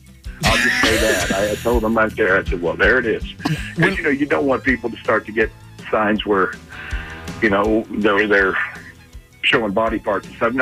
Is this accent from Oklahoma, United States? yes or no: yes; Oklahoma, United States; Hey, growing up in Oklahoma, the Big Red Machine was everything, with Johnny Bench being from Oklahoma.